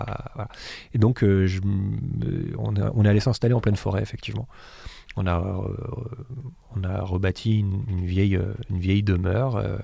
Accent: France; first language French; chanter dans ma langue maternelle, tout simplement. Alors j'ai des origines américaines, tout ça, ce qui fait que je prétextais l'anglais, mais si je me raconte pas d'histoire, en fait, je suis français, je lis des livres en français. Quand j'écris, j'écris en français.

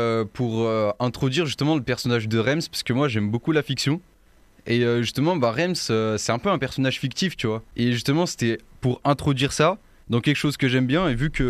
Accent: Ambérieu-en-Bugey, Auvergne-Rhône-Alpes, France; j'ai 17 ans, je suis originaire d'Amberieu

